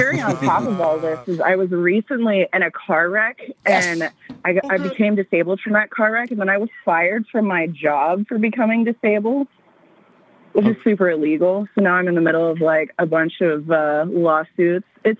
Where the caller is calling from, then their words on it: Boise, Idaho, United States; Boise, Idaho.